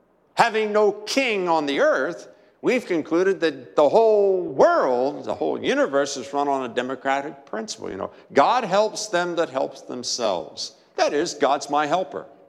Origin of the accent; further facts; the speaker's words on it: Martinsburg, West Virginia, United States; Growing up in Martinsburg, West Virginia, I had the opportunity to fish a time or two in a large, well, you wouldn't even call it a lake here